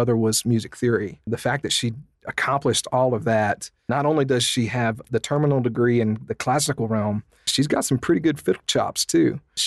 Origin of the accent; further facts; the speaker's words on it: Texas, United States; Growing up in East Texas, we got good music out there.